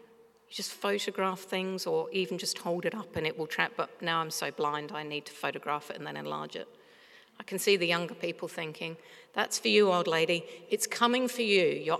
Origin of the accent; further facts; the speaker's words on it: London, United Kingdom; I was born in London and I spent my early childhood in the absolute centre of London.